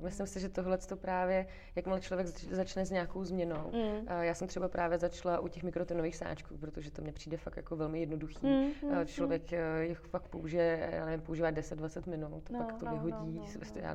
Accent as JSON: {"language": "Czech", "town": "Aš", "region": "Karlovy Vary Region", "country": "Czechia", "tie": "born or raised there", "said": "já jsem původně z Aše a tam, že to je na hranici s Německem a tam teda jako to bylo fakt strašný, ještě když jsem byla malá"}